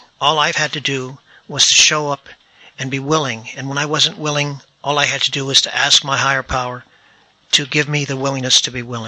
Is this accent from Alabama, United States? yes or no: no; Pacifica, California, United States; I'm a sexaholic from Pacifica, California.